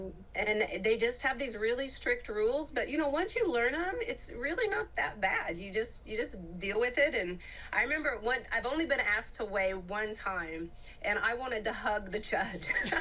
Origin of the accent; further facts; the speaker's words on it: Oklahoma, United States; Yeah, I'm from Oklahoma. I married a Brazilian.